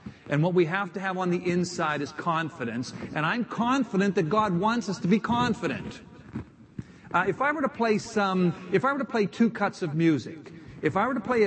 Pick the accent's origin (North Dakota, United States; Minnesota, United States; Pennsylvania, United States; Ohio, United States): Pennsylvania, United States; Beaver Falls; Joe Namath is from my hometown, is the way I now put it. I used to say I'm from his hometown.